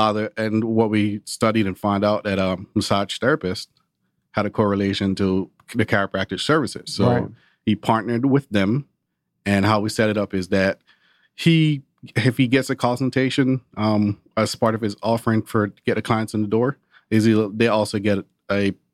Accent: Jamaica; moved away; I grew up in Jamaica. Jamaica is a country of population of about 2.6 million people, mm-hmm. with an 80% poverty rate.

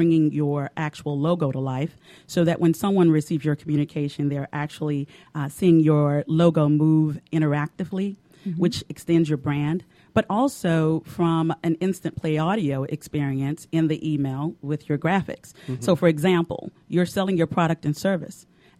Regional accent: Alabama, United States; I'm originally from Alabama.

